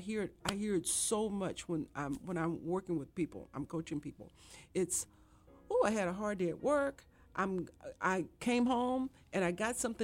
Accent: Marshall, Texas, United States; I grew up in Marshall, Texas in the 60s in the desegregating South. And I was one of the first kids in my town of Marshall, Texas to integrate schools in Marshall, Texas.

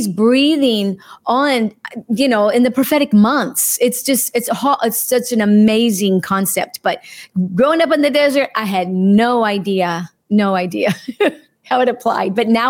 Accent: California, United States; I grew up in California, actually. Yeah.

